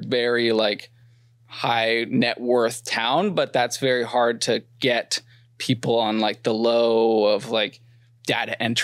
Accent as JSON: {"language": "English", "town": "Aspen", "region": "Colorado", "country": "United States", "said": "But we're from Aspen, we're from Colorado"}